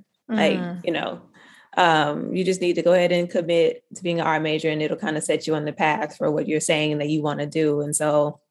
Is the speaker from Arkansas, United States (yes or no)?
yes; Little Rock, Arkansas, United States; I ended up transferring, to the university in my hometown, which is in Little Rock, University of Arkansas at Little Rock.